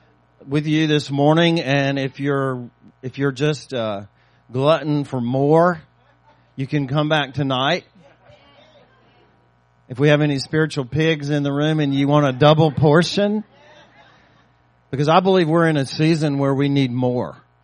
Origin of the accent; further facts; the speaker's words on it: Georgia, United States; but 2.5 years ago we moved back to my home state of Georgia, where we are now based.